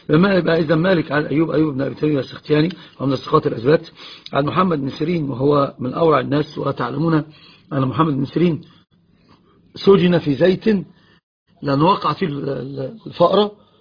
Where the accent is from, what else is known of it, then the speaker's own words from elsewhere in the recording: Egypt; يقولون عندنا في مصر: لا يخر الماء منه